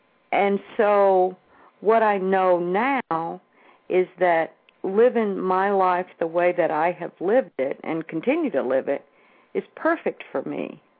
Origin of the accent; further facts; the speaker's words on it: Mississippi, United States; I was raised in Mississippi in this little bitty town